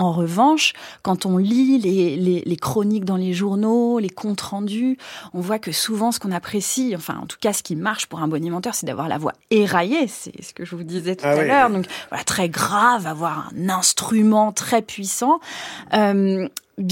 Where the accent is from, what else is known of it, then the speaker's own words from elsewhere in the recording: Lyon, Auvergne-Rhône-Alpes, France; Moi, je suis lyonnaise